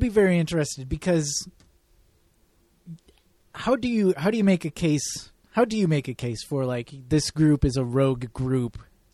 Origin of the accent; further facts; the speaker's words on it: Michigan, United States; Back when I was growing up in Michigan, we had a soda called Big Chief Red Pop.